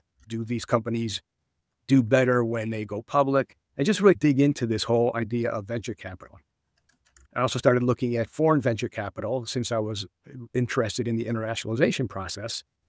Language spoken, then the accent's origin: English; Buffalo, New York, United States; I grew up in Buffalo near the Canadian border. I used to get up there all the time